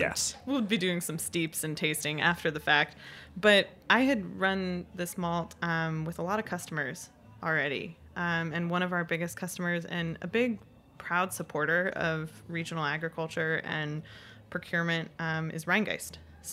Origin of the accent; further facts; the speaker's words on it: West Coast, United States; I'm originally from the West Coast, so I have a better excuse.